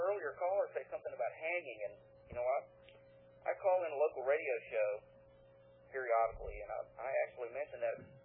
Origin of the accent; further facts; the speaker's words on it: Virginia, United States; By the way … from Virginia.